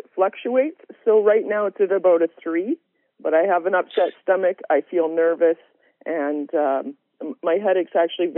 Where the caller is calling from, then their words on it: Alberta, Canada; I'm calling from Central Alberta.